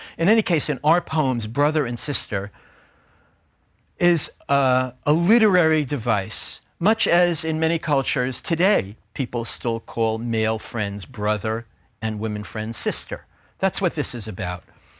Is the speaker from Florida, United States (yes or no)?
no; Brooklyn, New York, United States; born there; I was so excited because I was born in Brooklyn.